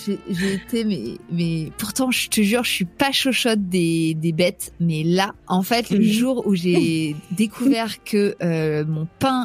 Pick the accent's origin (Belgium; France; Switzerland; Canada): France; Paris, Île-de-France; Et pourtant, comme tu dis, je suis parisienne et donc j'avais déjà la pratique des loyers parisiens